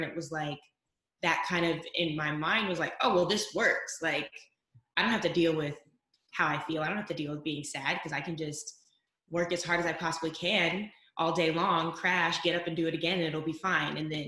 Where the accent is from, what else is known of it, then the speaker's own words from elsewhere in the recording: North Carolina, United States; and I'm from North Carolina. So I had gone from, you know, small-ish town in North Carolina to moving all the way across the country and living in LA.